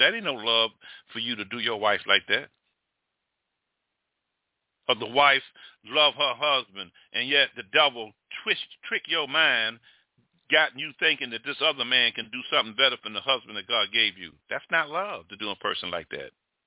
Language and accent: English; United States; Now, I'm going to talk about America, because I'm an American veteran.